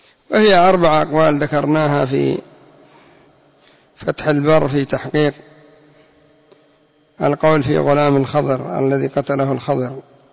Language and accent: Arabic; Yemen; حتى عندنا في اليمن يقولون زبرة